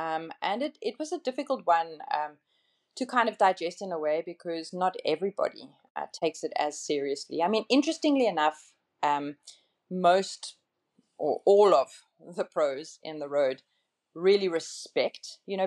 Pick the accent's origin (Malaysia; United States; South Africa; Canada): South Africa; it's almost impossible for me to win a world title because I come from South Africa.